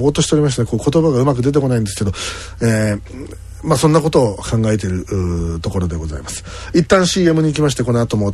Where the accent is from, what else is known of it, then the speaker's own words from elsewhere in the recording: Yamanashi, Japan; 山梨県から来ました